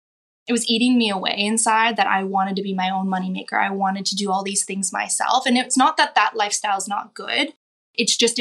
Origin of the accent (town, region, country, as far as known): London, Ontario, Canada; born or raised there